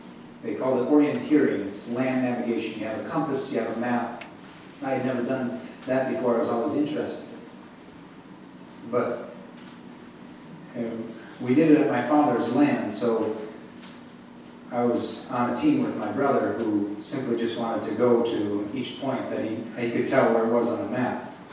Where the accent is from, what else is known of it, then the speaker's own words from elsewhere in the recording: Wisconsin, United States; accent: northern; now in Minnesota, United States; We have here in Minnesota, we have a Minnesotan accent. I'm from Wisconsin, I also have a northern accent. Sometimes people comment about it.